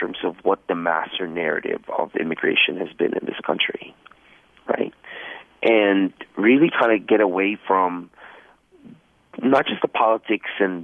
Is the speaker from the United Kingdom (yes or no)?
no; Philippines; I don't know, I'm Filipino.